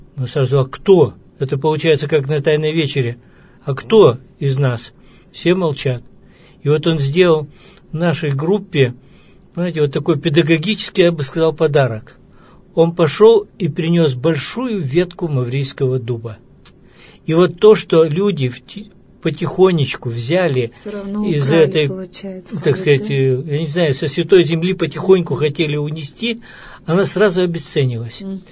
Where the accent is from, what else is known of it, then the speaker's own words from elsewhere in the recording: Ural, Russia; И вот мы приезжаем, мы с Урала.